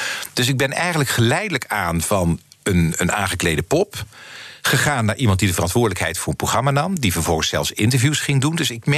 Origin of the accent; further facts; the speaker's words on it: North Brabant, Netherlands; ik kwam uit Brabant, ik woon in Vught.